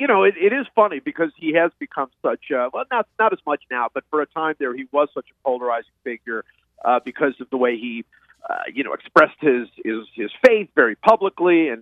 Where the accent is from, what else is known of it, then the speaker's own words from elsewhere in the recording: Cleveland, Ohio, United States; Yeah, this book has to go credit to all those Browns that I grew up with in Cleveland.